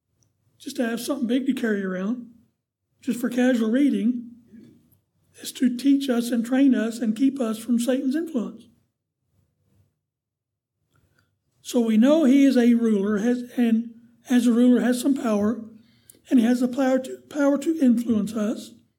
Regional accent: Dallas, Texas, United States; now in Lubbock, United States; Lubbock's the furthest from the country I've ever lived. I grew up in East Dallas.

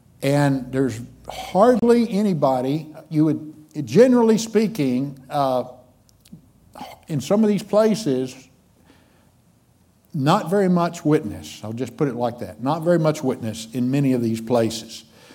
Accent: Plainview, United States; The church I grew up in Plainview, at about the same time Bethany took him on, maybe the same year, in fact, we also took him on.

